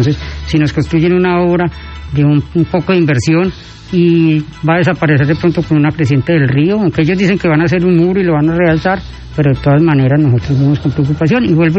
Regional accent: Salónica, Valle del Cauca, Colombia; yo soy un hijo de Salónica, yo nací en estas tierras, tengo 49 años y conozco las problemáticas de mi región de aproximadamente 40 años

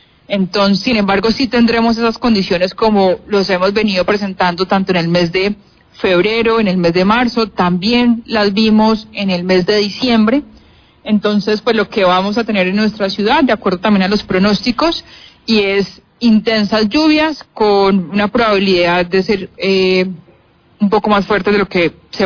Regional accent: Cali, Valle del Cauca, Colombia; como caleños, como ciudadanos de nuestra ciudad

